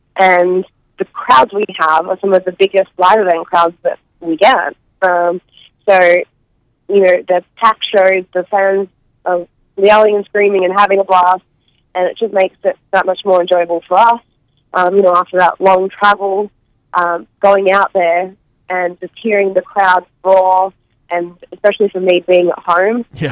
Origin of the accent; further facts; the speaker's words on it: Australia; Yes, I do play a villain, but I'm Australian.